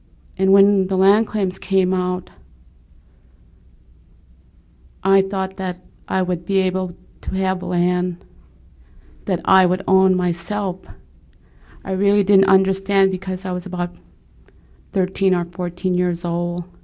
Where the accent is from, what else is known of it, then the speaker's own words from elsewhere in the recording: Minto, Alaska, United States; now in Fairbanks, United States; I'm originally from Minto, but I stay in Fairbanks.